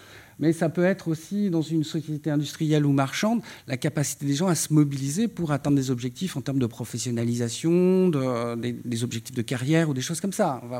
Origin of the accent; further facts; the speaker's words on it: Brittany, France; je dis ça, je suis breton, hein, donc j'ai rien contre les briochins